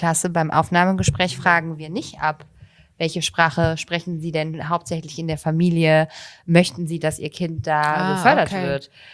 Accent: Bonn, North Rhine-Westphalia, Germany; Bonn ist meine Heimatstadt.

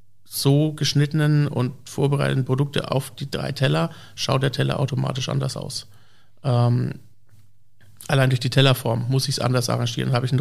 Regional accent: Würzburg, Bavaria, Germany; bin ja gebürtiger Würzburger

